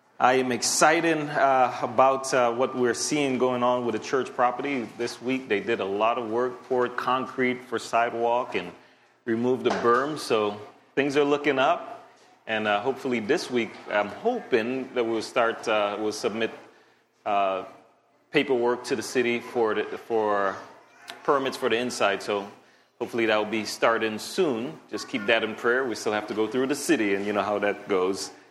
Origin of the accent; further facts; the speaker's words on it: Louisiana, United States; accent: Cajun; Excuse my Cajun accent. Sound like I'm chopping down a tree or something.